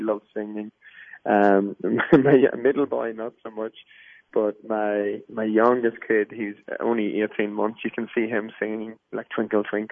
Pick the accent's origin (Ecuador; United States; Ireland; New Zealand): Ireland; I grew up in Ireland, you know, Catholic family, very religious, traditional. I had a wonderful family, wonderful upbringing, lived in the countryside, little village of 30 people.